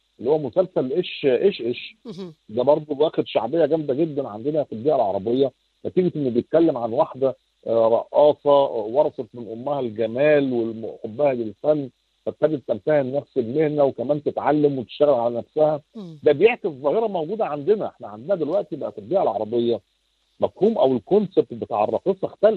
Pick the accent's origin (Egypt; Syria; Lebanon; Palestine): Egypt; Alexandria, Alexandria Governorate; ده احنا ستات اسكندريه اللي الشاعر عمل فيهم اغنيه